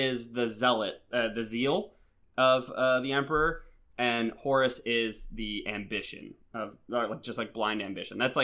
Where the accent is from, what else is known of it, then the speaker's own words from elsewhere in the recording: Canada; EZ, because we're Canadian.